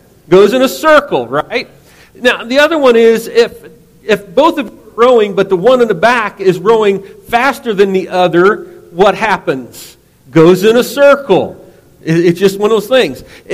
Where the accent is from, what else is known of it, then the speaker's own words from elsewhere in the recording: Missouri, United States; We were born and raised in Missouri